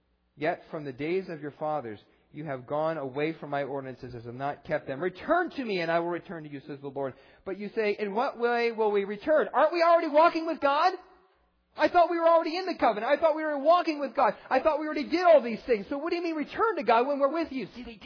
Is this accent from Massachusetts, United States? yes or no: no; Arizona, United States; I mean, I'm from Arizona, and I'm like, you know what?